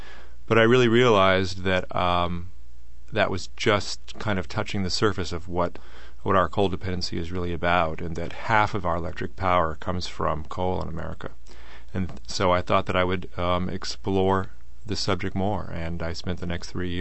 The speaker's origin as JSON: {"language": "English", "region": "California", "country": "United States", "tie": "born or raised there", "said": "I grew up in Silicon Valley, was very interested in technology and what electrons can do from the rise of the internet."}